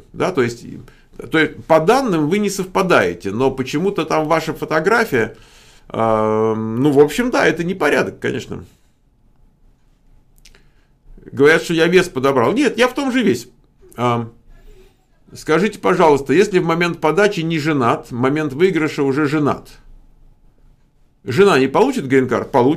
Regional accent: Russia; also born or lived in Germany; Родился в Германии, всю жизнь живу в России.

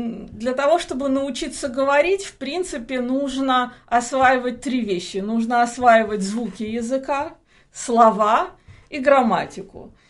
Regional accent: Saint Petersburg, Russia; born there; moved away; also born or lived in Israel / Canada / Norway; Я родилась в России, в Питере. Оттуда я уехала в Израиль. В Израиле прожила 7 лет. Уехала в Канаду учиться в аспирантуру в Монреаль

